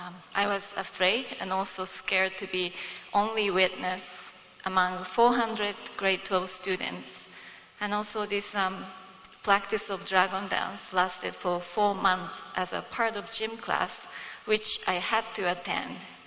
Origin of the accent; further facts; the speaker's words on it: Japan; It's related to my growing up in Japan, where I faced intense pressure in community.